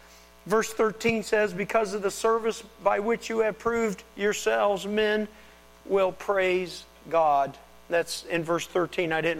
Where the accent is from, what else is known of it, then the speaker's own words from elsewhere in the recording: Dayton, Ohio, United States; in the church that I grew up with in Dayton, Ohio.